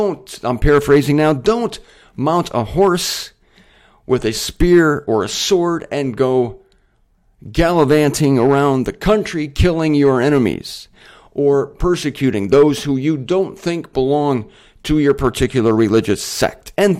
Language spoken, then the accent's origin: English; Canton, Ohio, United States; There was a church in my hometown of Canton, Ohio, named after him, Saint Michael.